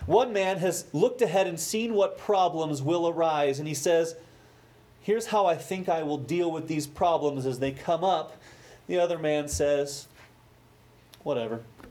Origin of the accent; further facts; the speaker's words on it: Alamogordo, New Mexico, United States; I grew up in Alamogordo, just across the mountains, yay. And there's a neighborhood there in Alamogordo